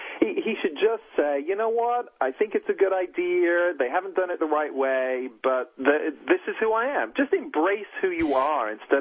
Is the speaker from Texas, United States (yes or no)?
yes; Texas, United States; as you can tell from my accent, having grown up in Texas all these years, I am astonished at that man's hypocrisy.